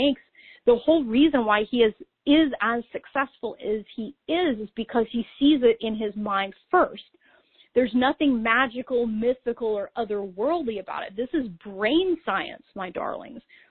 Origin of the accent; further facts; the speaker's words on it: California, United States; Yes, I'm from California, so I'm biased.